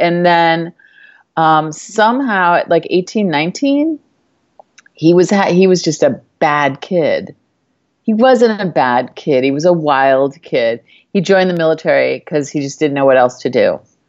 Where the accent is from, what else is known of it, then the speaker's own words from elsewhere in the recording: Chicago, Illinois, United States; also born or lived in Pennsylvania / Ohio; I was born in Pennsylvania. I lived there like 3 months. And then my dad was a radio guy, and we moved to Ohio. And then I got really sick in Ohio as a baby. And then I don't remember any of that. And then we moved to Chicago.